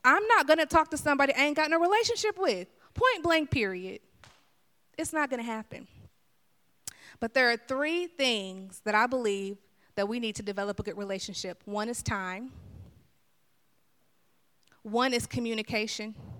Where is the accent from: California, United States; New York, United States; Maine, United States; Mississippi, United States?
Mississippi, United States; You know, I'm country. You know, I grew up in Mississippi. And I say a lot of y'alls. I got some slang in me, you know.